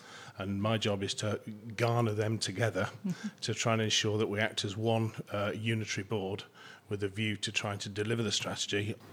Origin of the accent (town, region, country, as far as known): Sheffield, Yorkshire and the Humber, United Kingdom; born there; also born or lived in Rotherham